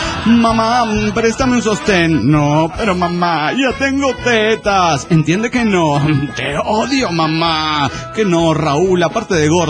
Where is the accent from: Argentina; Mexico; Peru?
Mexico; Guadalajara, Jalisco; Soy el valedor de Guadalajara, Jalisco, México.